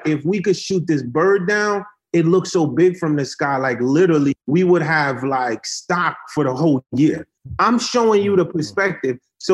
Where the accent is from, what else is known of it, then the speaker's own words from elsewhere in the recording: Haiti; I was born in Haiti in a small town called Kouadebouke.